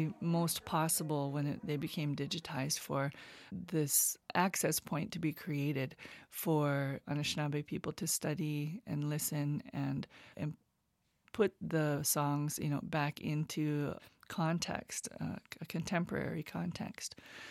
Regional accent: Minnesota, United States; I'm from Fond du Lac Reservation. And I'm Eagle Clan, I'm a Mide, a first degree Mide

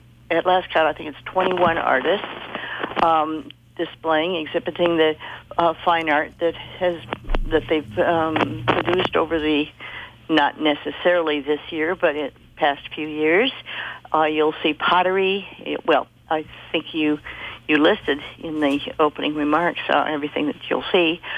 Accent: Hawaii, United States; I grew up in Hawaii, so I have some things that have a Hawaiian influence, if you will.

